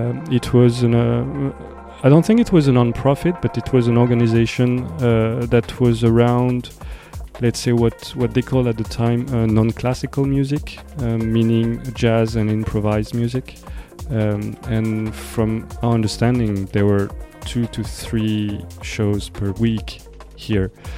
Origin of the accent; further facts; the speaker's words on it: Grenoble, Auvergne-Rhône-Alpes, France; And so, when I travel around in the music scene and say that I come from Grenoble, those are the two things that people talk about.